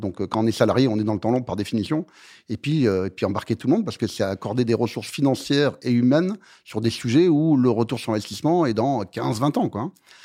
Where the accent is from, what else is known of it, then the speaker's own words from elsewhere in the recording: Saint-Pé-de-Bigorre, Occitanie, France; je viens d'un petit village des Pyrénées.